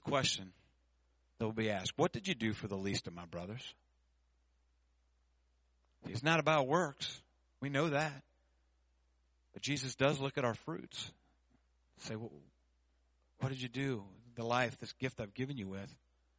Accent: United States; born there; if I wasn't born here in the States

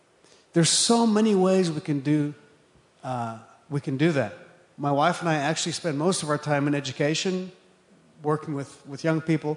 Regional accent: Zimbabwe; I was born in Zimbabwe, Rhodesia at the time, and I just grew up there. That was my home. I didn't know anything else. And my parents were also born there.

